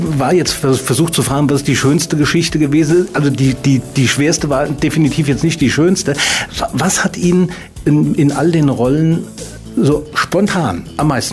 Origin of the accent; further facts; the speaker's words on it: Rhineland-Palatinate, Germany; ich stamme auch aus der Gegend, nicht aus Bad Ems, sondern aus der Nähe von Montabaur, aber das sind gerade mal 20 Kilometer.